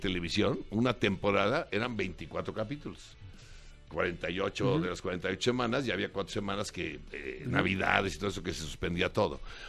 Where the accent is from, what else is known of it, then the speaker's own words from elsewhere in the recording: Mexico; Que resulta que los cómicos mexicanos somos, creo yo, si me puedo incluir, tenemos cierto ingenio. Somos latinos, somos hispanos